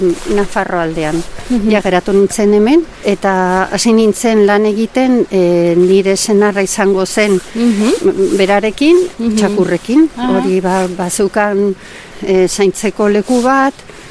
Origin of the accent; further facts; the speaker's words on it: San Sebastián, Basque Country, Spain; aitak ere, ba, eramaten ninduen, ba, ikustera ardiak, ni Donostiakoa naiz.